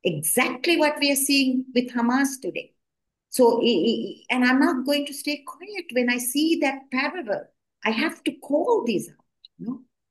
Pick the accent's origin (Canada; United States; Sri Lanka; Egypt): Sri Lanka; because I come from South Asia in Sri Lanka. We fought a 30-year civil war.